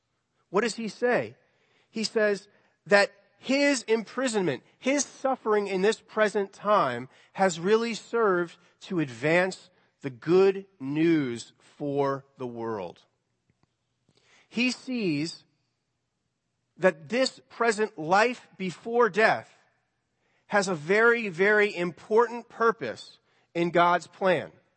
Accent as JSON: {"language": "English", "region": "Virginia", "country": "United States", "tie": "born or raised there", "said": "We grew up here in Northern Virginia."}